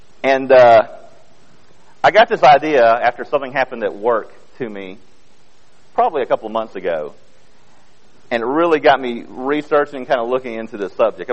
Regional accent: Odenville, Alabama, United States; I'm from Odenville, Alabama, but I actually serve the Birmingham, Atlanta, Montgomery congregations. But Odenville is my home base, where I get my mail, where I live.

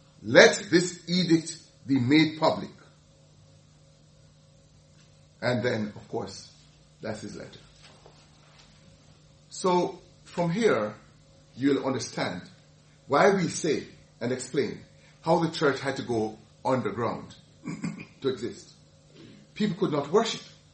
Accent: Jamaica; When I was growing up in Jamaica, it was understood that every place must be closed down on a Sunday.

